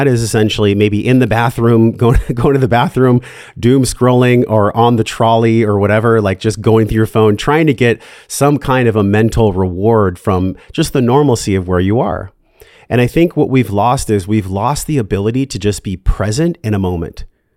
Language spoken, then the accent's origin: English; California, United States; now in Austin, United States; I grew up in California for 40 years and I just miss the ocean so much. We do have the lake out here in Austin